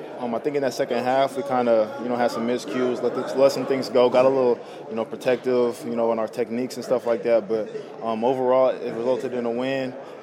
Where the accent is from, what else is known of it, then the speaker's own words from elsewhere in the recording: California, United States; I'm from the Bay Area, so I knew what type of guy he was.